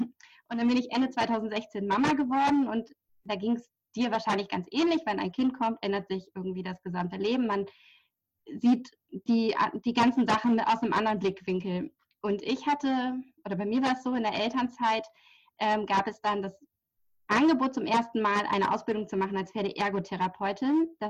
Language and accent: German; Germany; ich komme aus der Nähe von Hamburg